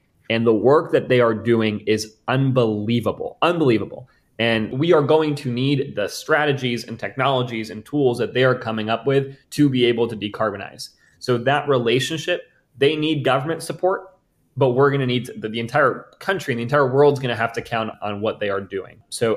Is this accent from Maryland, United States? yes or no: yes; Maryland, United States; I see that as, in my home state and in the United States, as not only something that is an urgent need, but also a tremendous economic opportunity. And so I've partnered with accelerators and businesses in the state of Maryland